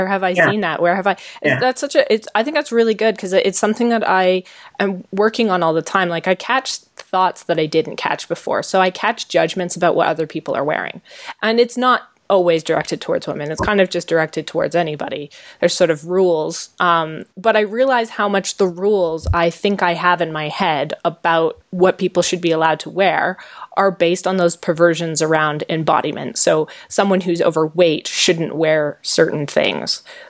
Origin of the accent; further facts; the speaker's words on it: Canada; I'm a Canadian.